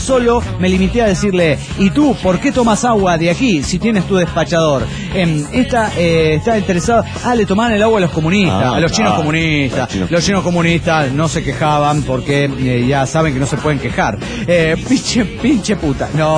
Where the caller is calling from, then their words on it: Cochabamba, Bolivia; de Cochabamba, Bolivia.